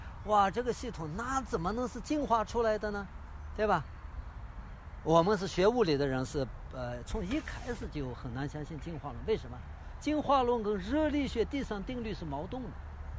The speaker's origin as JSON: {"language": "Chinese", "country": "Canada", "said": "我说我是牧师，反正我是加拿大人。"}